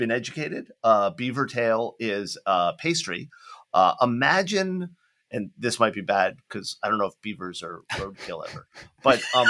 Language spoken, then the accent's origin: English; Florida, United States; Every single person that found out I was from Florida said, thank you so much for